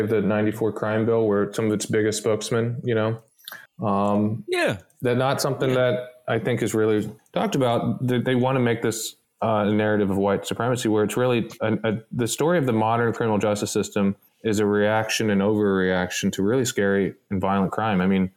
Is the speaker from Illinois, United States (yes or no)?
no; Maryland, United States; now in California, United States; I mean, I grew up in Maryland, live in California now